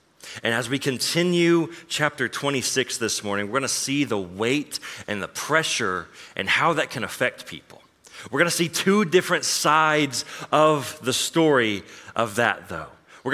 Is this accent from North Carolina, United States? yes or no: no; Oklahoma, United States; moved away; also born or lived in Florida; I am originally from Oklahoma, moved to Florida, crazily now, my wife and I, and Athalia, our daughter, has now moved to Ohio, straight from Florida.